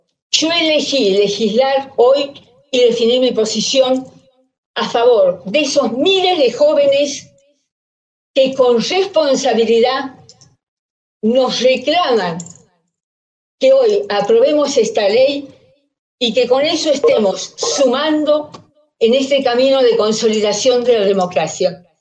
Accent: Argentina; que nos trasciende como argentinos

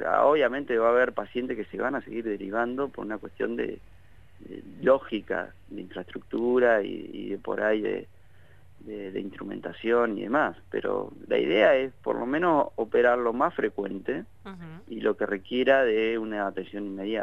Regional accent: Carhué, Buenos Aires Province, Argentina; Yo soy del interior de Buenos Aires, de un pequeño pueblito suroeste que se llama Carué.

